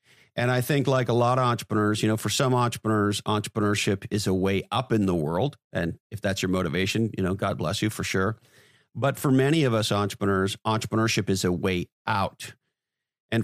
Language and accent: English; Montreal, Quebec, Canada; And I grew up in Montreal, Canada